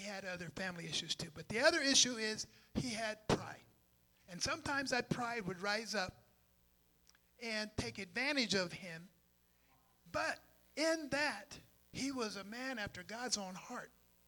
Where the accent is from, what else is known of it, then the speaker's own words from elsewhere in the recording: Selah, Washington, United States; also born or lived in Yakima; I'm a Washingtonian. I was born and raised in Yakima. And I was raised in Selo, Washington, which is 5 miles north of Yakima, up until I was about 12.